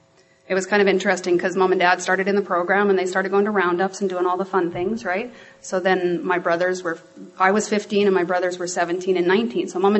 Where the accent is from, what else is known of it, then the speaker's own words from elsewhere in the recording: Lumsden, Saskatchewan, Canada; So I was born and raised in Lumsden in Saskatchewan, and I call myself a valley girl because it's just outside of Regina in the valley.